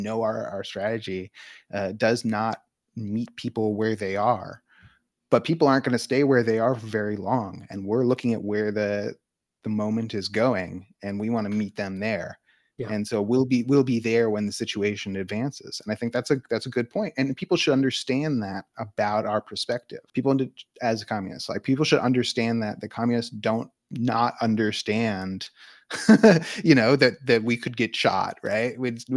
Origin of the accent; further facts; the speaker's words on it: United States; Maybe it's a perspective of an American, because I'm an American and it's written from my perspective.